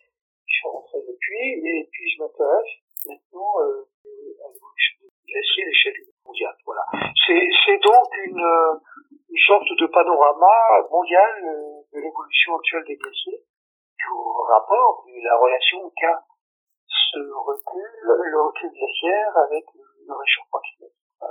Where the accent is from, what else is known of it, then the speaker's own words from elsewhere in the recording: Briançon, Provence-Alpes-Côte d'Azur, France; born there; On vit à Briançon. Comme moi, je suis né à Briançon